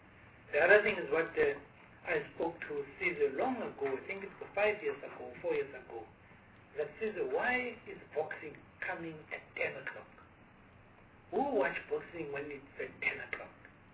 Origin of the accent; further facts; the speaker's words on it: South Africa; Because we are from South Africa, so that, no, but there are no media that comes to South Africa.